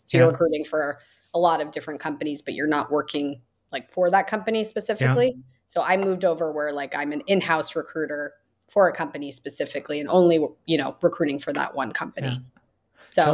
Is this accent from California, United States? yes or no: yes; California, United States; So I grew up in the Bay Area, which is near San Francisco.